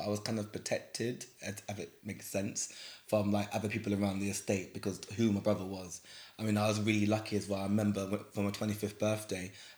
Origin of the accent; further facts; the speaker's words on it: London, United Kingdom; I was born and bred in London. I love London. I can't see myself living anywhere else